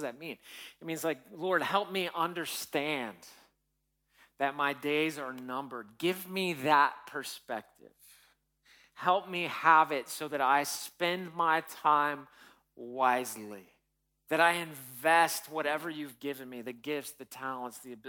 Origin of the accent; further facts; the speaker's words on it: United States; I don't want to hear about that because I'm American. We don't die.